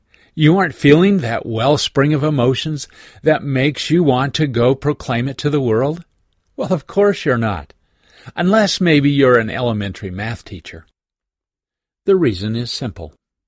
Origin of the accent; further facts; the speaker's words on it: West Virginia, United States; I grew up in West Virginia and can remember being up in the morning watching those first beams of light cresting over the mountains